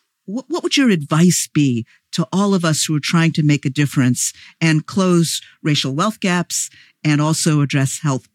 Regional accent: New Orleans, Louisiana, United States; also born or lived in Chicago; I grew up in New Orleans, and my parents moved to Chicago. But whenever we'd go down to New Orleans, I would see exactly the kind of things that you describe.

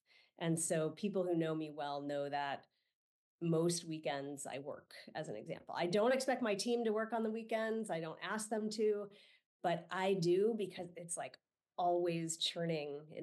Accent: San Francisco, California, United States; I grew up in San Francisco. So I grew up amidst a sea of innovators.

